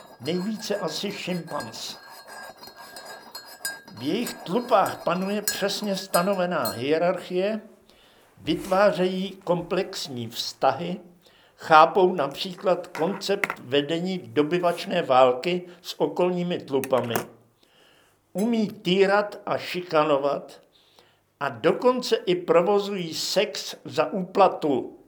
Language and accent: Czech; Moravia, Czechia; nejen proto, že jsem z Moravy